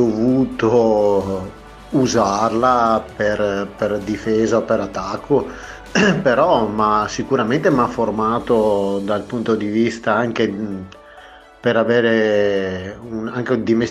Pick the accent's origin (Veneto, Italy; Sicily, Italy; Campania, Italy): Veneto, Italy; Padua; Diciamo che sono nato proprio a Padova, ma proprio nel centro di Padova, che forse più centro non si può, perché sono nato proprio dietro alla vecchia fiera e dietro all'ex mercato ortofrutticolo di Padova